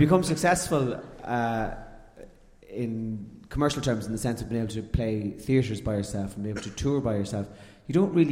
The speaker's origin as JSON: {"language": "English", "country": "Ireland", "said": "As an Irishman"}